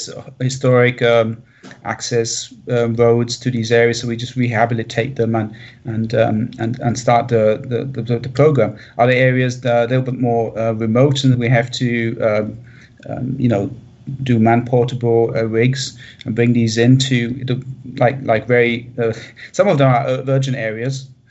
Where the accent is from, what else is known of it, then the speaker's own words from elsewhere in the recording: Germany; now in Canada; I've been in Canada for 8 years now. I'm originally from Germany, I'm a German geologist.